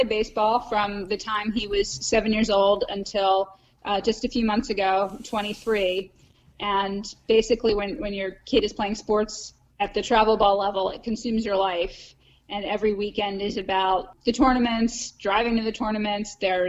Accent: Maryland, United States; Well, as you said, I grew up in Maryland. I went to the University of Maryland, and my first job was in D.C.

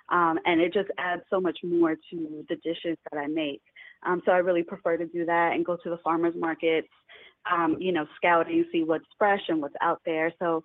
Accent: New York, United States; I'm from New York, and my family is Caribbean, so we always have good food

